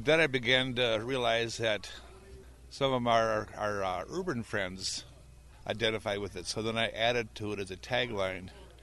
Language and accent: English; Roseville, Minnesota, United States; also born or lived in Shoreview; Grew up in Roseville and Shoreview, Minnesota, which at that time was more like this. It was more rural.